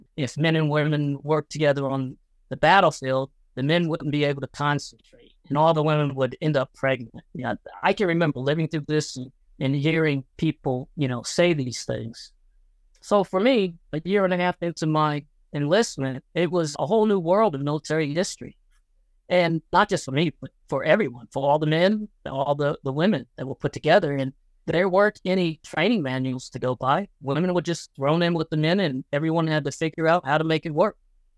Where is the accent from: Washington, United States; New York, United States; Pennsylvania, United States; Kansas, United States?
New York, United States; hey, I'm from New York, and I joined the Army for fun, travel, and adventure, and to travel the world.